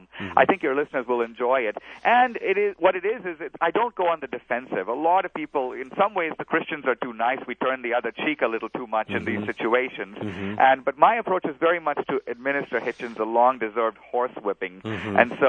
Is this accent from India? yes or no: yes; Mumbai, Maharashtra, India; born there; I was born in Bombay, India, in a part of India called Goa, which used to be a Portuguese colony for centuries.